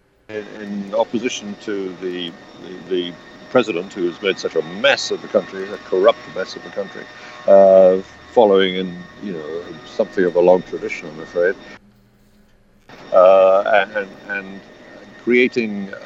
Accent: United Kingdom; I'm sorry, I'm British.

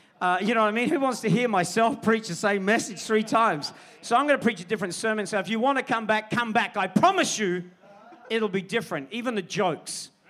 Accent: Australia; also born or lived in England / Malaysia; Basically, I was born in England. I was raised in Australia, but I was made for Malaysia.

